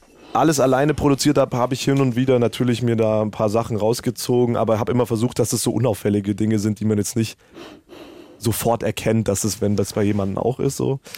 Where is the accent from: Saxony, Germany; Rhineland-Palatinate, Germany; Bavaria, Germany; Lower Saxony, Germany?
Bavaria, Germany; Munich; Ich bin echter Münchner